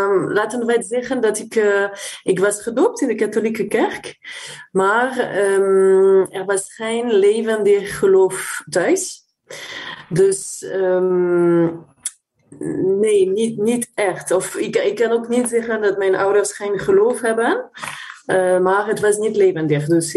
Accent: France; Dutch is a second language; Ja, ik kom uit Frankrijk. … Ik ben 47.

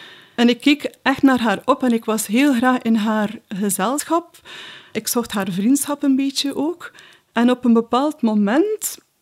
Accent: Bruges, West Flanders, Belgium; Ik ben afkomstig van Sint-Andries, Brugge. Ja. En het middelbaar, dat was ook op Sint-Andries, een andere parochie wel.

